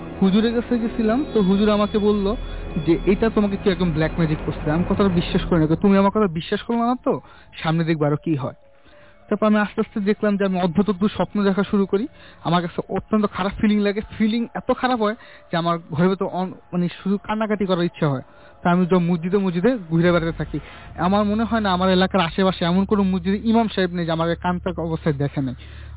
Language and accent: Bangla; Narayanganj, Dhaka Division, Bangladesh; আমি ডেমরা থেকে এসেছি, ডেমরা নারায়ণগঞ্জ।